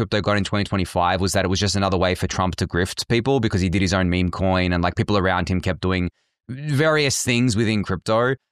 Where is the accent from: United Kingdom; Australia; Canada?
Australia; Like, I am not an American. Like, I'm Australian. I'm on the other side of the world.